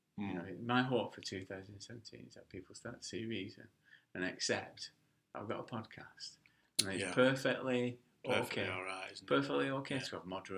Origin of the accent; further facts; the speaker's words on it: Bolton, North West England, United Kingdom; I come from Bolton.